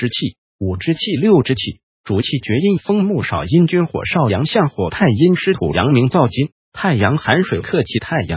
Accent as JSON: {"language": "Chinese", "country": "China", "said": "就是我们中国人五这个数字跟六这个数字"}